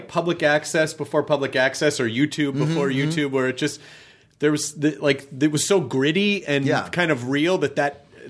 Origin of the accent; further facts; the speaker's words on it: Memphis, Tennessee, United States; you know, I grew up in Memphis